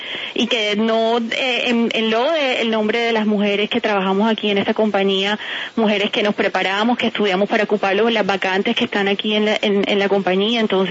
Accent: Cartagena, Bolívar, Colombia; somos muchas mujeres cartageneras las que trabajamos acá

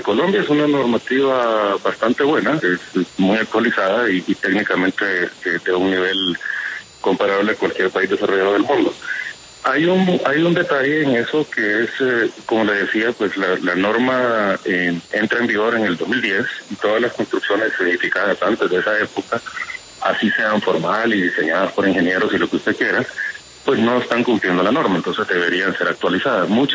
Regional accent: Honduras; Yo soy hondureño.

